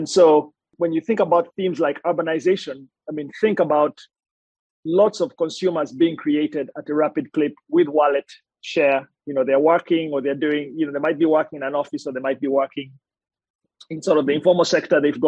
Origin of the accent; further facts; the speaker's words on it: Kampala, Central Region, Uganda; So if I think back to growing up in Kampala, which is the capital of Uganda